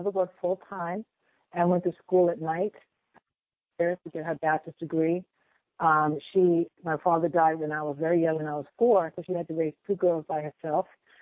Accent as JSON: {"language": "English", "town": "New York City", "region": "New York", "country": "United States", "tie": "born or raised there", "said": "I grew up in the Bronx, in the East Bronx in New York."}